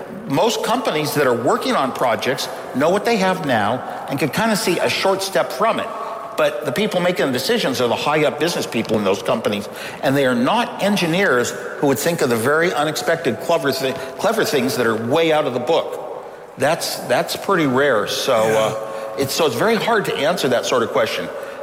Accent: United States; I'm an American. I grew up an American. I am what I am.

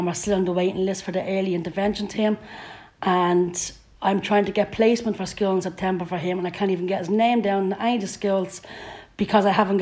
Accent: Cabra, Leinster, Ireland; from Cabra

